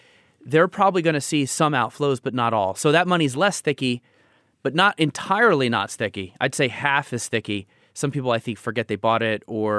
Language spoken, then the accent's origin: English; Texas, United States; I grew up in Texas, but I never went.